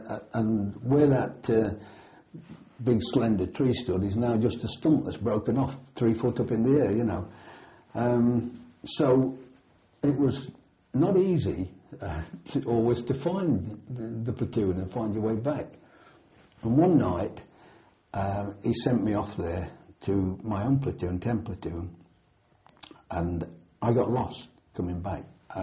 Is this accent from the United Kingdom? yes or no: yes; United Kingdom; And steady, you know, I'm British.